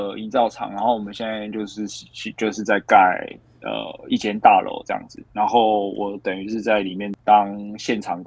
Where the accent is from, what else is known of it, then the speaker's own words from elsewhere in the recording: Taipei, Taiwan; 我是台北人，然后我就跑到云林的一家建筑师事务所工作这样子